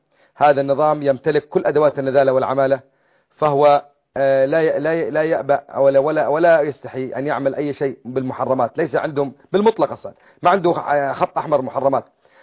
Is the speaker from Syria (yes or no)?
yes; Quneitra Governorate, Syria; أنا ابن الجولان، الجولان 2000 كيلو متر مربع، فيها 7 أنهار، فيها 3 بحيرات